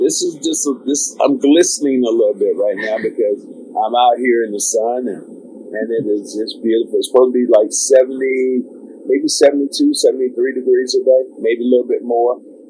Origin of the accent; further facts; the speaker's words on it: the South, United States; I'm from the South, when you come into a building, baseball cap, whatever hat you have on should not be on your head